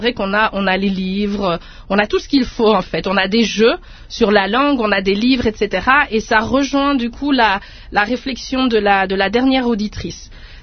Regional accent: Belgium; also born or lived in Democratic Republic of the Congo; mon français me trahit. On voit bien que j'ai grandi en Belgique parce qu'il y a des belgicismes dans mon français.

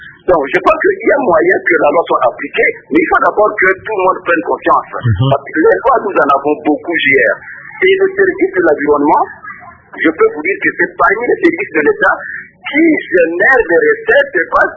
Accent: DR Congo; chez nous, à RDC

